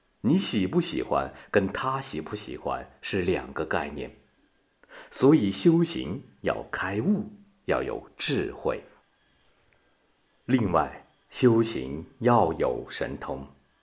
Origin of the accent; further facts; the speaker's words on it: China; 这就是我们中国人讲的一句话